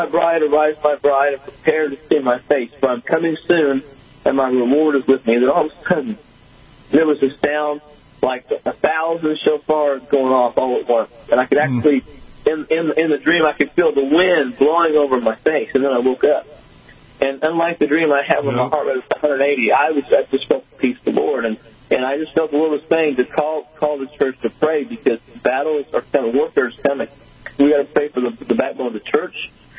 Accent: Jasonville, Indiana, United States; I was in Jasonville, Indiana, where I grew up, my hometown, and was preaching at my home church that next morning.

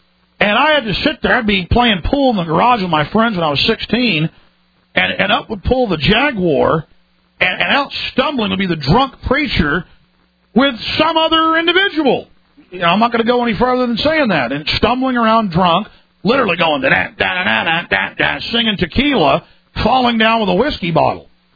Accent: Dallas, Texas, United States; I grew up in Dallas, Texas. Okay, and I grew up in a nice upper middle class neighborhood.

